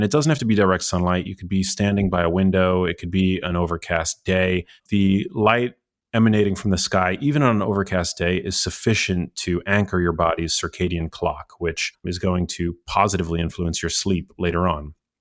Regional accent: New York City, New York, United States; I mean, I grew up in New York City, so my exposure to nature, I didn't have much save for the occasional excursion into Central Park.

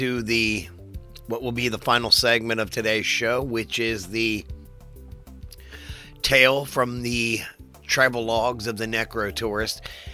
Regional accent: Ohio, United States; I'm from Ohio. I grew up here. I learned history from Ohio.

